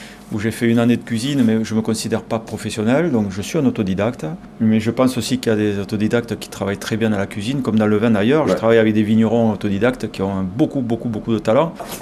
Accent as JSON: {"language": "French", "town": "Vic-Fezensac", "region": "Occitanie", "country": "France", "tie": "born or raised there", "lives_now": "Mont-de-Marsan, France", "said": "depuis que je suis à Mont-de-Marsan, depuis 27-28 ans, ben je fais travailler les commerçants montois, les commerçants de ma ville natale, de Vic-Fezensac"}